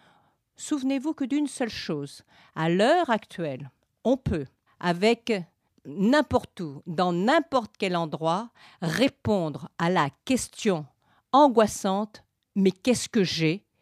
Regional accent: Nouvelle-Aquitaine, France; Je suis de la Creuse.

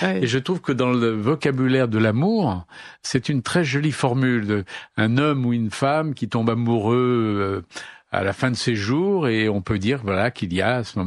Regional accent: Lyon, Auvergne-Rhône-Alpes, France; quand j'étais enfant à Lyon

